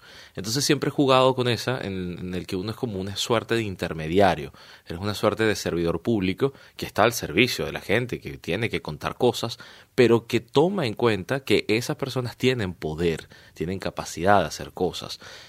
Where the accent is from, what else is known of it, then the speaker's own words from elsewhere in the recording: Caracas, Capital District, Venezuela; vengo de Caracas, Venezuela, soy periodista y ciberactivista.